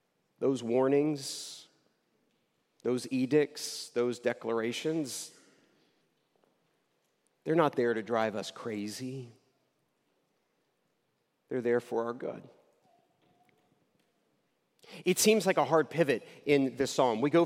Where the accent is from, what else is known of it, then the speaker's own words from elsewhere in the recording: United States; And most of us kind of bristle at this because we're modern American, individualistic, I can do what I want whenever I want kind of people.